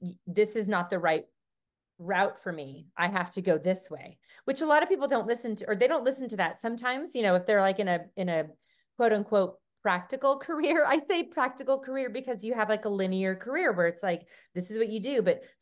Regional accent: California, United States; I know I'm from California where it's the entire Western seaboard.

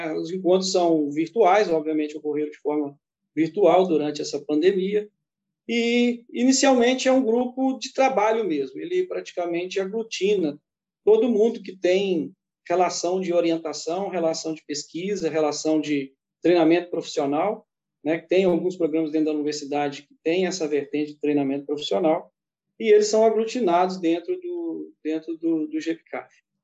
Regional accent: Viçosa, Minas Gerais, Brazil; Eu sou natural de Viçosa.

